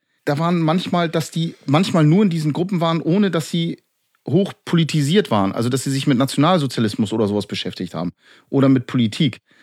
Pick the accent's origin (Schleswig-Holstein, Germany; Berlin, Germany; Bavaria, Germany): Schleswig-Holstein, Germany; Lübeck; Aus Lübeck.